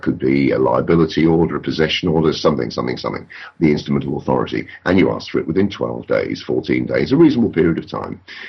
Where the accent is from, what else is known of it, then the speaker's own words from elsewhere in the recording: England, United Kingdom; now in France; Yeah, I'm an Englishman in France talking French to a Frenchman, but I'm still bloody English.